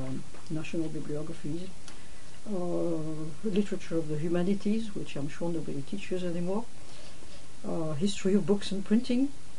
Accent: Nantes, Pays de la Loire, France; English is a second language; I was born and educated in Nantes, France, and I went to school and to university there

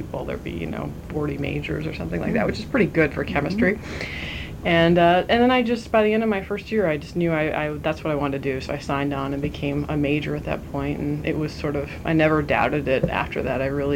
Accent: Shaker Heights, Ohio, United States; also born or lived in Cleveland; I was born in 1972 in Cleveland, Ohio. And I grew up on the east side of Cleveland, and I lived in Shaker Heights, Ohio, which is a suburb of Cleveland.

